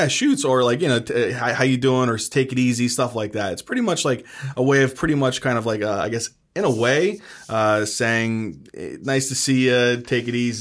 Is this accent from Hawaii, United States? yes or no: yes; Hawaii, United States; I'm Hawaiian, so I have a lot of family.